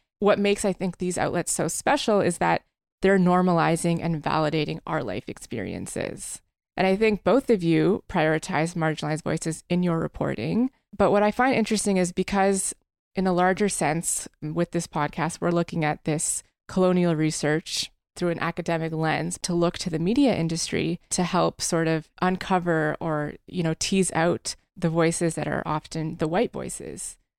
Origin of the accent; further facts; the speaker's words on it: Ottawa, Ontario, Canada; born there; he met my mom and they got married in Ottawa and had me